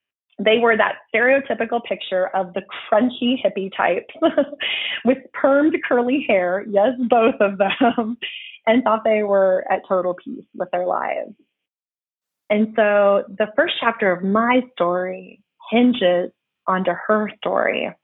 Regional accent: Florida, United States; now in Oklahoma, United States; But I was born and raised in Florida. I'm a Floridian at heart.

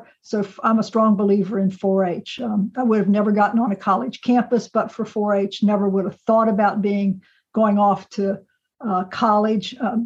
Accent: Maryland, United States; I did grow up in the state of Maryland.

